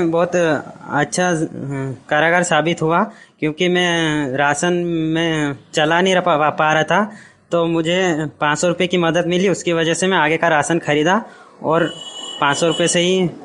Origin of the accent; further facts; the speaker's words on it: Khandwa, Madhya Pradesh, India; मैं खंडवा से हूँ।